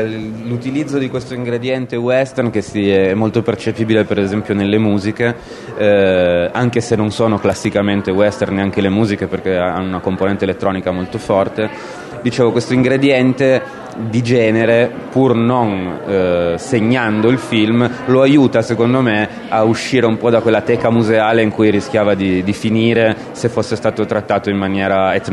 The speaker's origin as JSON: {"language": "Italian", "town": "Turin", "region": "Piedmont", "country": "Italy", "tie": "born or raised there", "said": "sono torinese di nascita e crescita e combinazione compio 39 anni quest'anno"}